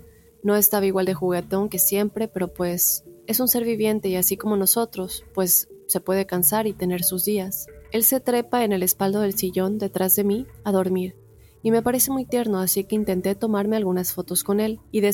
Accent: Puerto Rico; also born or lived in North Dakota; now in Florida, United States; soy de Puerto Rico, pero hace 5 años resido en Estados Unidos. Por casi 5 años viví en Dakota del Norte, y en noviembre del 2020 me mudé a Florida junto con mi novio y su familia.

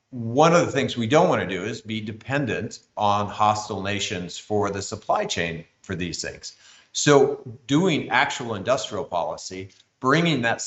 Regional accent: New Mexico, United States; particularly I'm working with my home state of New Mexico

